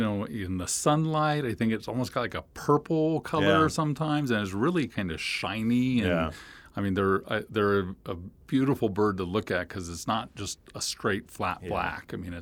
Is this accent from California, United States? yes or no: no; Kansas, United States; now in Texas, United States; I moved to Texas and I'm from Kansas originally.